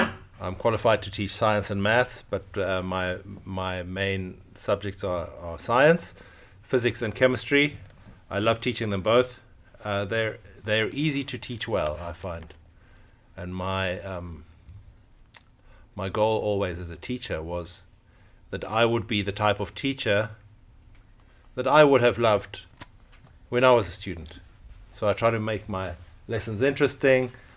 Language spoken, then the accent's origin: English; Zimbabwe; So I was born and brought up in Zimbabwe. Not many people know much about Zimbabwe. It's a small country just north of South Africa. It's landlocked.